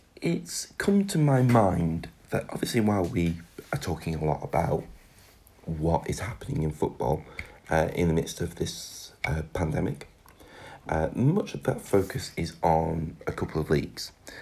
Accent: Scotland, United Kingdom; obviously as a Scot

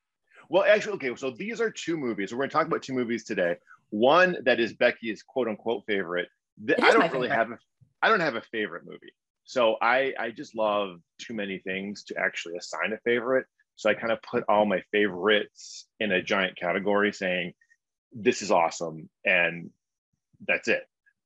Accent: Detroit, Michigan, United States; I'm from Detroit, which is ironic.

